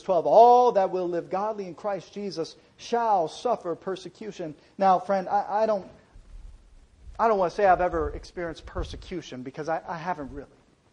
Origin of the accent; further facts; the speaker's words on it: United States; I'm Native American. I grew up on the reservation.